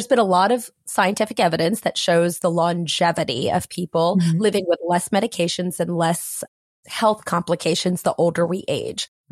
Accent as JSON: {"language": "English", "town": "Harrisonburg", "region": "Virginia", "country": "United States", "tie": "born or raised there", "also_born_or_lived": "Long Island", "said": "No. I was born in Long Island, but then I grew up in a small town in Virginia, in Harrisonburg, Virginia."}